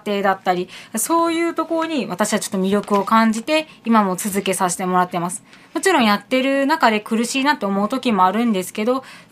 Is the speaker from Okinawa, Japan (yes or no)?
yes; Okinawa, Japan; now in Nara, Japan; 私の出身が沖縄なんですけど、まあ、ちょっと、自分の住んでる場所とは違う風土の場所で学んでみたい。